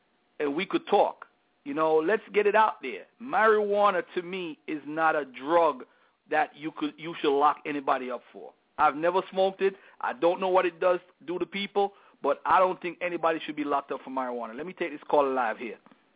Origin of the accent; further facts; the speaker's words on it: Jamaica; I'm Jamaican, and when I grew up in Jamaica, all I grew up around was people smoking all day, every day.